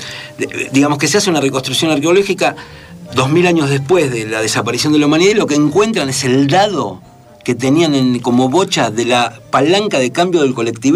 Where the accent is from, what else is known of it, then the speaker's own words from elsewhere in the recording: Buenos Aires, Argentina; En el barrio donde yo me crié, en Boedo